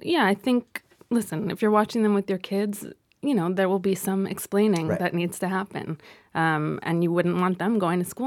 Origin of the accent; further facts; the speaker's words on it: Los Angeles, California, United States; It seemed very normal growing up in Los Angeles.